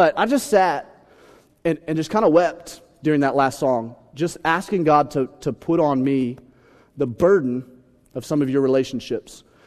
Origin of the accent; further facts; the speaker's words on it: Alabama, United States; I felt a little bit like a redneck, kind of at home, you know, because I grew up in Alabama.